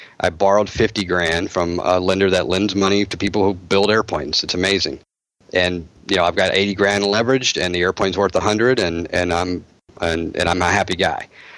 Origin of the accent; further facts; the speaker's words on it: Oklahoma, United States; And I was really lucky to grow up under a guy who, and I grew up in Oklahoma, you'd have to know a little bit about my background